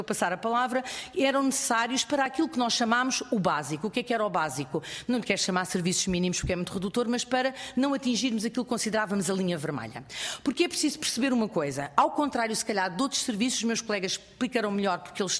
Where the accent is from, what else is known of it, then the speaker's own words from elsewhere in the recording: Portugal; enquanto portugueses